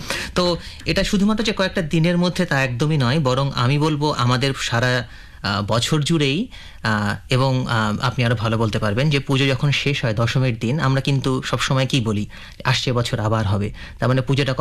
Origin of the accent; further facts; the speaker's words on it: Dhaka, Dhaka Division, Bangladesh; আমি ঢাকাতে বড় হয়েছি, তো এটা ছিল পুরান ঢাকায় লালবাগের কাছাকাছি থাকতাম আমরা।